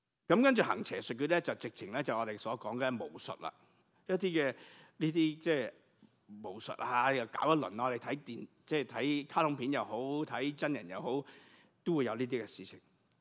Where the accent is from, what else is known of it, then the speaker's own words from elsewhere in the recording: China; 因为我们中国人就是这样。